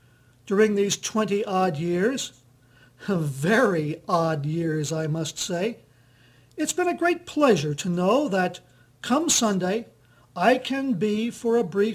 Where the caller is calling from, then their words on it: San Luis Obispo, California, United States; speaking to you from the little city of San Luis Obispo on the California coast, about 200 miles from both San Francisco